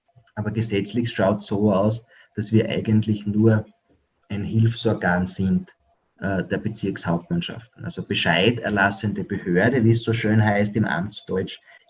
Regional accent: Austria

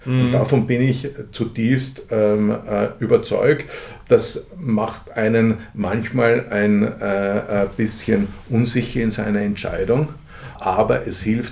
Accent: Austria; Aber wir sind geborene Waldmenschen als Österreicher.

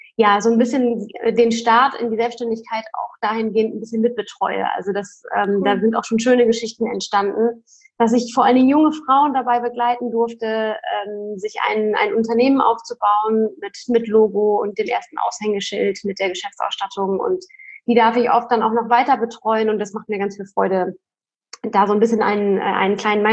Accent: Lingen, Lower Saxony, Germany; Und dann sind wir zurück in meine Heimat nach Lingen ins Emsland gezogen

